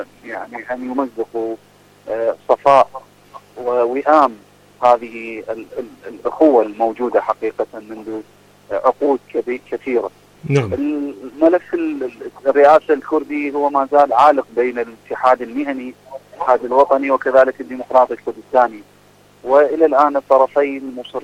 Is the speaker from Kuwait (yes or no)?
no; Iraq; وما زلنا حريصين كعراقيين على أن نبعد البلاد